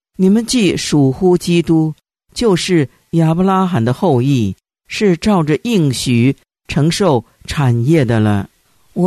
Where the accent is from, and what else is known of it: China